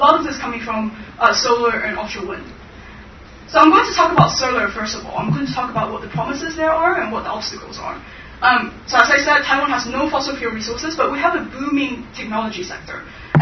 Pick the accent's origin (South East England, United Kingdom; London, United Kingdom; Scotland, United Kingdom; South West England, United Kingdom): London, United Kingdom; I come from London.